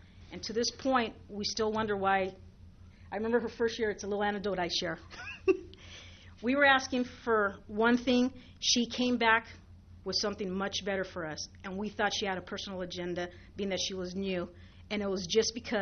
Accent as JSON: {"language": "English", "town": "West Covina", "region": "California", "country": "United States", "tie": "born or raised there", "said": "Coronado has, growing up in West Covina, Coronado has always been known as that bad school"}